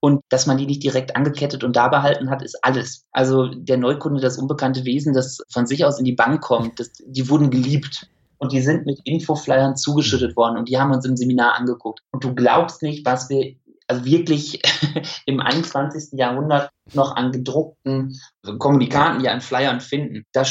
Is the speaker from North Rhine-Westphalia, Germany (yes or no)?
yes; North Rhine-Westphalia, Germany; Ich bin Münsterländer durch und durch.